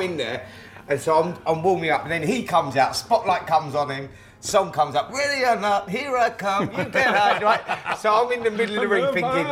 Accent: Barnet, London, United Kingdom; It was a local derby. I was from Barnet, he was from Harrow, so we always had that rivalry.

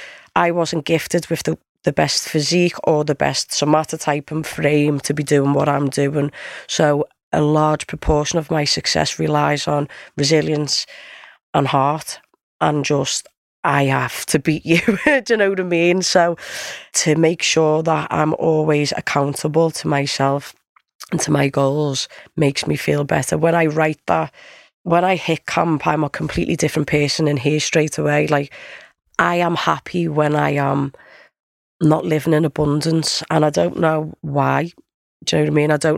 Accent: Liverpool, North West England, United Kingdom; Oh, she's from Brazil. Oh, I'm only from Liverpool.

